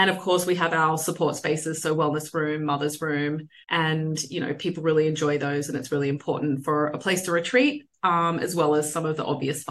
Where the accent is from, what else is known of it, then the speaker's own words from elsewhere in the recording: Australia; moved away as an adult; now in New York, United States; you'll hear that I'm Australian, but so I came to New York 9 years ago, and with an Australian firm.